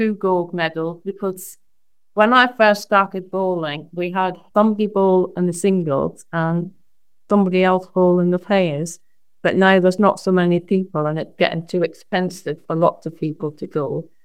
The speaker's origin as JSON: {"language": "English", "region": "Scotland", "country": "United Kingdom", "tie": "born there", "said": "as you can tell by my accent, I was actually born in Scotland."}